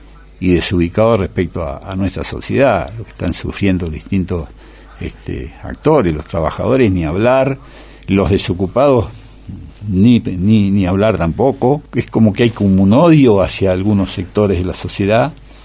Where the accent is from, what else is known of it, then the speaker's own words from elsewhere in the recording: Río Pico, Chubut, Argentina; now in Esquel, Argentina; yo me crié en Río Pico, ¿no? Uh-huh. Pequeño lugar de la cordillera